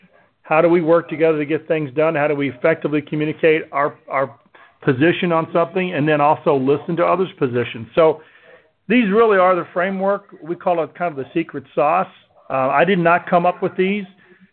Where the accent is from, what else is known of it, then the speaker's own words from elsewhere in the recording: Louisville, Kentucky, United States; my father and the Xavier brothers at St. Xavier in Louisville had a lot of influence on probably the core values that I developed.